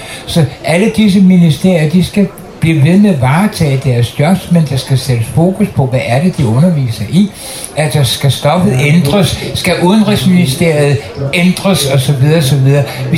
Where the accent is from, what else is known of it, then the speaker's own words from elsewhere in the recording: Helsingør, Capital Region of Denmark, Denmark; For nogle år siden tog nogle fredsvagter op til min hjemby i Helsingør